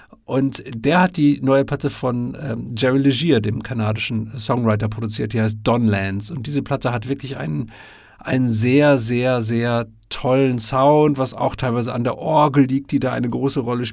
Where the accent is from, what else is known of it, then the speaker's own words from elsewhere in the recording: North Rhine-Westphalia, Germany; ich bin ja Westfale und komme aus dem Münsterland oder aus der Nähe des Münsterlandes.